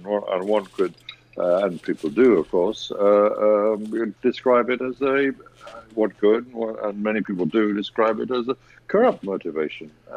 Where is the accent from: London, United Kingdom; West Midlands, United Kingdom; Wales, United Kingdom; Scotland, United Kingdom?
Scotland, United Kingdom; I should say we had our, because I'm Scottish myself.